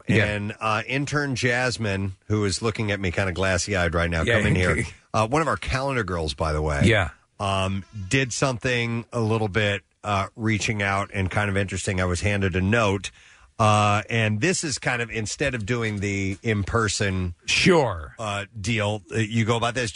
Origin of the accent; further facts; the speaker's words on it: Canada; I'm from Canada.